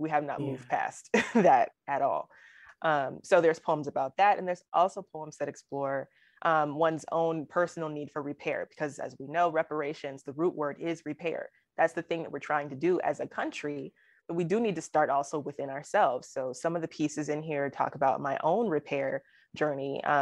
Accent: Alabama, United States; People who don't know that I'm from Alabama, because I don't really have an accent, they'll, you know, when I say, oh, I'm from Alabama

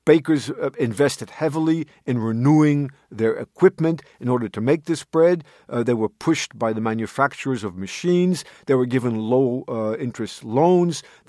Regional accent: United States; And it was very hard for me as an American.

